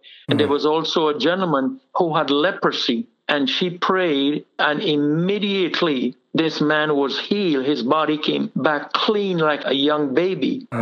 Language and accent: English; Trinidad & Tobago; born there; I was born in Trinidad in the West Indies of a family of siblings of 13. With that, we were very staunch Muslim. What I'm saying staunch was very religious Muslims.